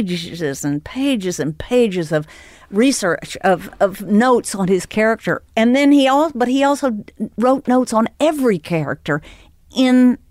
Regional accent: Texas, United States; And I'm from Texas. And we connected on many different levels.

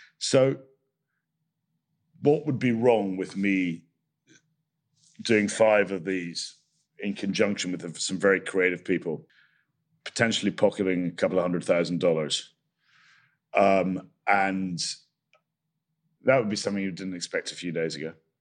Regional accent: Scotland, United Kingdom; But I'm Scottish. There's a rumor that Scots people are tight. We're not.

